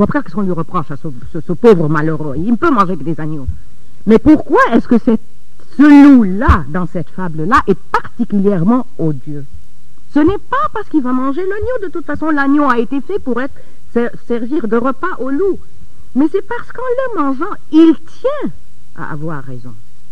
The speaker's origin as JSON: {"language": "French", "town": "Cairo", "region": "Cairo Governorate", "country": "Egypt", "tie": "born or raised there", "said": "dans laquelle j'ai passé mon enfance au Caire, en Égypte"}